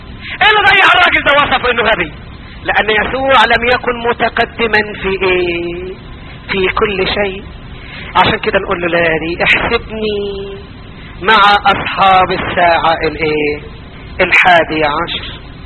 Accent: Upper Egypt, Egypt; زمان كان عندنا في الصعيد

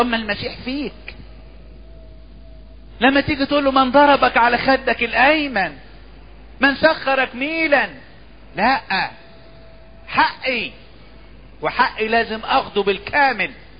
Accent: Asyut, Asyut Governorate, Egypt; عندنا في اسيوط

